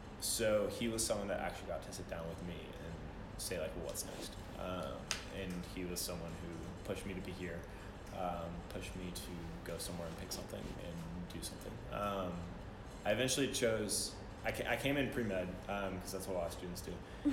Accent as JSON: {"language": "English", "town": "Cumming", "region": "Georgia", "country": "United States", "tie": "born or raised there", "said": "I grew up in Cumming, Georgia, which is like the third most conservative county in the U.S. or something ridiculous."}